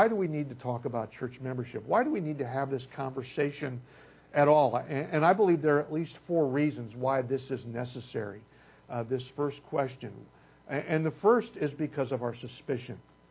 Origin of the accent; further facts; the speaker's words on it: Illinois, United States; I grew up outside of Chicago, where the mayor was Richard J. Daley